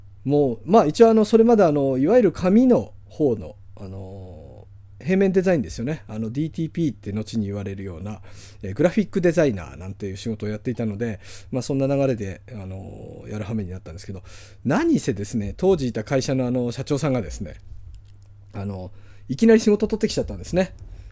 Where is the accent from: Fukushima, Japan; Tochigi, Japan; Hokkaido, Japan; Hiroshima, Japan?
Tochigi, Japan; moved away as an adult; もともとウェブの仕事やってたんです、東京で。まあ出身はこの栃木なんですけど、学校卒業してすぐ東京に出まして、